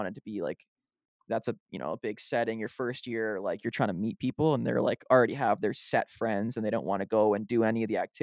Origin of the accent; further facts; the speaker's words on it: Barrie, Ontario, Canada; I grew up in Barrie and it was like the spot.